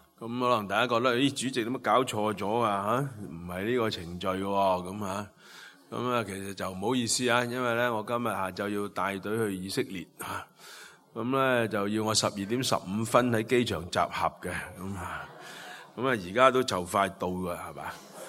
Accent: China; 咁我哋中国人话喂

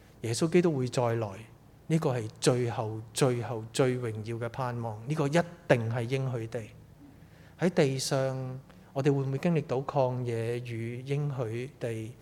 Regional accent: Hong Kong; also born or lived in Toronto, Canada; 那时候我在加拿大的多伦多读大学一年班，在那时候呢我觉得我是一个中国人，我不再是一个香港人。

